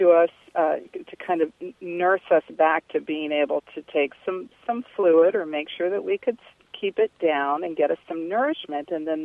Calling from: Charlottesville, Virginia, United States; Charlottesville, Virginia.

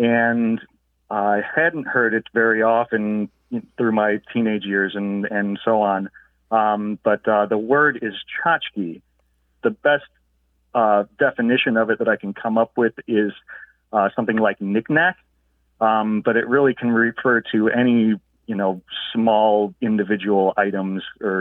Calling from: Chicago, Illinois, United States; I'm calling from Chicago.

